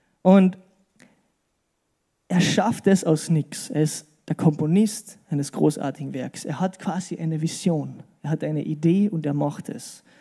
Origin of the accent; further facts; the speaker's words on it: Austria; Ich als Österreicher, von nichts kommt nichts, gell?